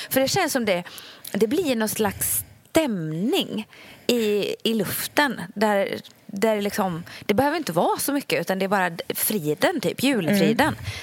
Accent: Ulricehamn, Västra Götaland County, Sweden; när vi är hemma i Ulricehamn, då är det ju som sagt bara jag, mamma, pappa och David.

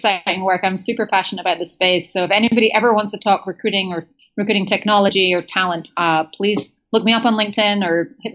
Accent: Scotland, United Kingdom; So, first of all, I'm Scottish. I identify with British. I rankle slightly when people call me English

